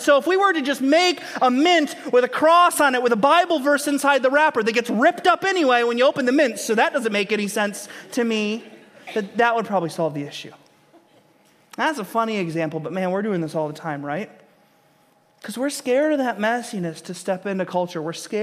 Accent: Grand Rapids, Michigan, United States; Now, I grew up in West Michigan and kind of the Christendom of Michigan and the Grand Rapids area.

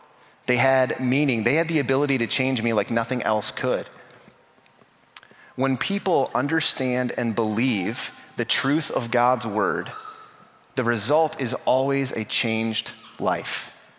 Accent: Mason, Michigan, United States; And I grew up here in the greater Lansing area. I grew up in Mason, just kind of southeast of here.

